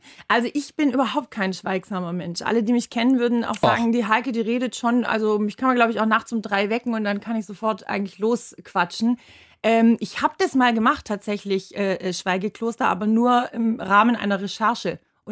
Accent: Bad Waldsee, Baden-Württemberg, Germany; Ich komme aus Bad Waldsee, genau. Ich bin geboren in Ravensburg. Das liegt ein paar Kilometer entfernt, weil es in Bad Waldsee keine Geburtsklinik gab.

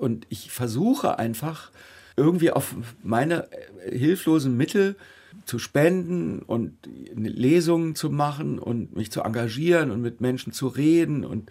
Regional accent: Germany; Ich bin natürlich in meiner Generation und als Deutscher, für mich ist es immer noch, obwohl ich diese ganzen Berichte wahrnehme, letztendlich doch irgendwie noch irgendwie abstrakt, der Krieg.

